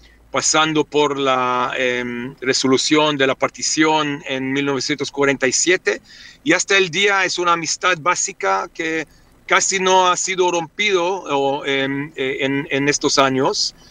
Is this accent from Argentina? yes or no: yes; Buenos Aires, Argentina; accent: porteño; Spanish is a second language; now in Mexico; Perdí el acento con los años, se me suavizó un poco, así que ya no me consideran tanto porteño como yo era al principio.